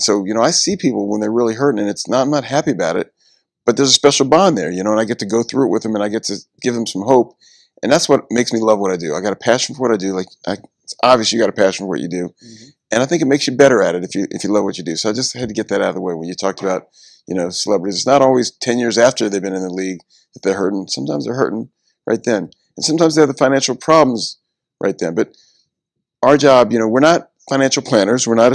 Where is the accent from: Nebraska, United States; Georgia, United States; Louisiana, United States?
Louisiana, United States; New Orleans; But my background is pretty much, I grew up in New Orleans